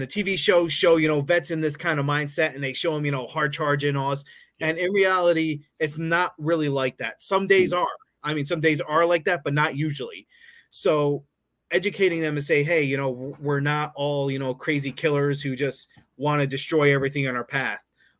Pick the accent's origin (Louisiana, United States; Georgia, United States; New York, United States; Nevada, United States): New York, United States; Schenectady; So I was born in a wonderful place, and I say that sarcastically, Schenectady, New York. Although it's not that bad as I make it out to be, it wasn't a fun place to live.